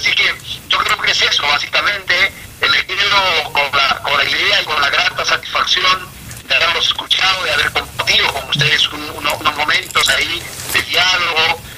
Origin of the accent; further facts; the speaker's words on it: Arequipa, Peru; yo soy peruano, soy arequipeño, he estado desde muy chico con la radio, en Radio Chaví